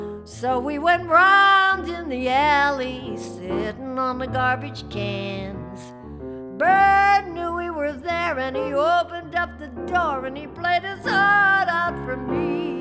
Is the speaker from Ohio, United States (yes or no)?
no; Pennsylvania, United States; also born or lived in Detroit; Born in Detroit, Michigan, November the 18th, 1928, Mickey Mouse's birthday. But my mother was barely 17 years old and she couldn't raise me, so she sent me to live with my grandparents in a small coal mining town in Pennsylvania